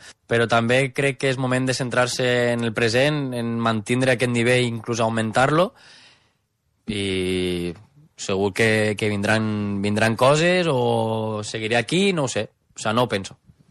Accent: Ulldecona, Catalonia, Spain; Faldut som els que som d'Ulldecona.

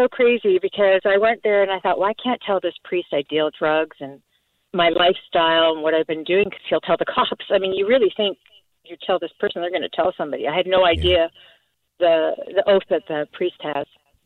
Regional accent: Canada; moved away as an adult; now in United States; I moved to California from Canada. I'm Canadian.

